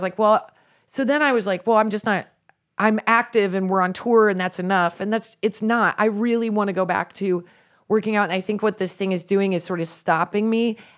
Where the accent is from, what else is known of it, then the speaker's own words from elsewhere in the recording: Midwest, United States; Because we grew up in the Midwest.